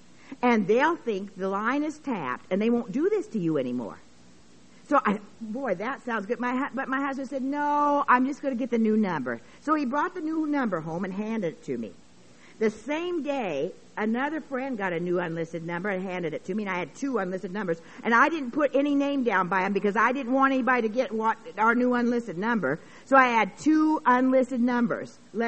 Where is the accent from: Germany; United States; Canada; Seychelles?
United States; Nebraska; I grew up in Nebraska in a little town of about 300, and then later 300 to 500, and later another little town of about 2,000.